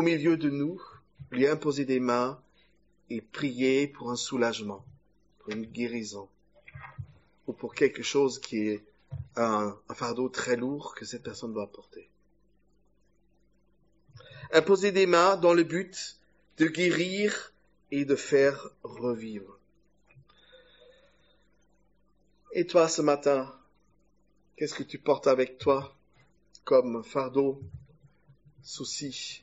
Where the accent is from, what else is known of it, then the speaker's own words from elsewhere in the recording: Germany; Moi, je suis allemande.